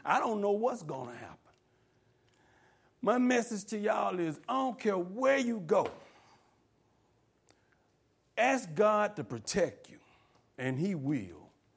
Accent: Atlanta, Georgia, United States; when I was in my hometown in Atlanta, I was we had this room in our house.

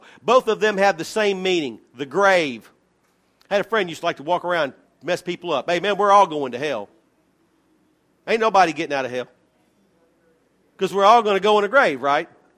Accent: Memphis, Tennessee, United States; born there; I was born in Memphis, Tennessee.

